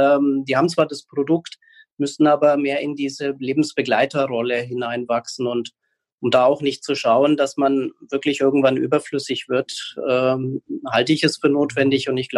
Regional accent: Bavaria, Germany; obwohl ich ja als Franke ein bisschen eher pessimistisch bin

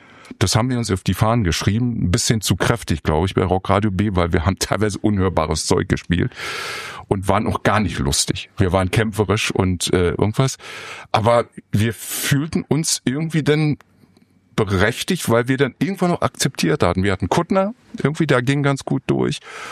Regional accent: Berlin, Germany; wo man als Berliner die beste Musik bekommen konnte

